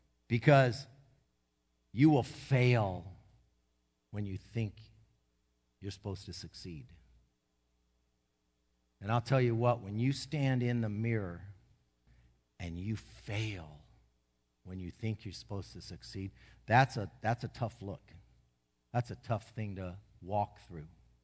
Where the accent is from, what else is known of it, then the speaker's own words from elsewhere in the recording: Santa Ana, California, United States; I grew up in Santa Ana.